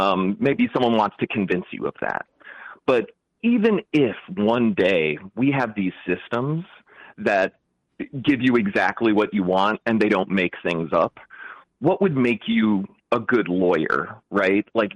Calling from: Brooklyn, New York, United States; I'm in Brooklyn.

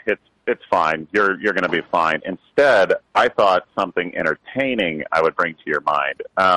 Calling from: Nebraska, United States; Hey, it is … from Nebraska.

